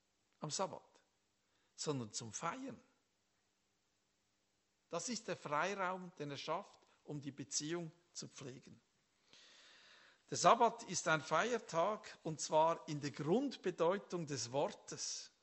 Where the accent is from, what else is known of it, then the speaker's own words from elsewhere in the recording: Switzerland; Ich bin ja ein Schweizer, oder? Also nicht so auf die Leute zugehend.